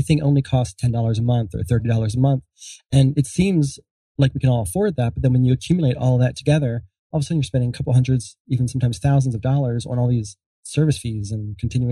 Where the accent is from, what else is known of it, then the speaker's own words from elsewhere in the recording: Denver, Colorado, United States; We're from Denver, Colorado.